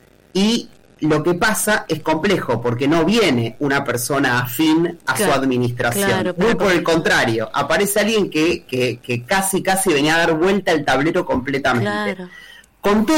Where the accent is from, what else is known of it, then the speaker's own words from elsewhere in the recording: Argentina; te diría que es el desafío más complejo que como argentinos y argentinas tenemos que enfrentar